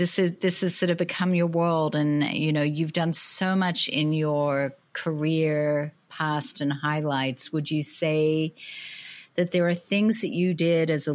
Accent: Australia; I come from Australia. I traveled the world. I lived in different countries and I was always the new person.

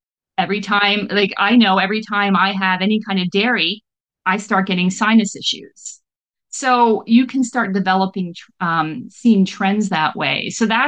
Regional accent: Canada; it's funny because I'm Canadian.

